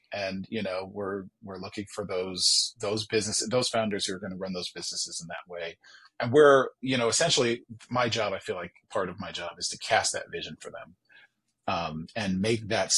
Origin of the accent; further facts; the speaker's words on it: Buffalo, New York, United States; I'm from Buffalo originally, which is where I am now.